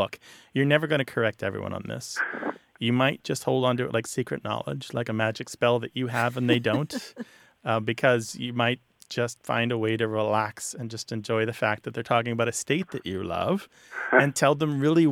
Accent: Missouri, United States; I grew up in Missouri, and there's a town that's spelled the same, but it is pronounced Nevada.

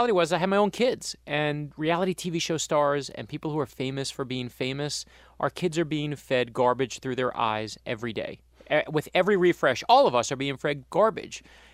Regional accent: New York, United States; now in Florida, United States; I'm from New York and now live in Florida, which is where every old Jew goes eventually from New York to Florida.

